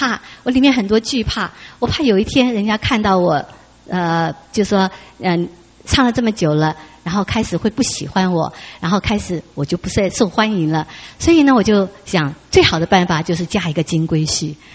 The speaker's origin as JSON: {"language": "Chinese", "country": "Taiwan", "tie": "born or raised there", "moved": "as an adult", "said": "其实呢我 并不是新加坡人，我是真正的土生土长的台湾人。我是在台湾出生长大，但是在1970年的时候呢，我就离开家乡到国外去演唱。那么当时呢，第一站就到了新加坡。"}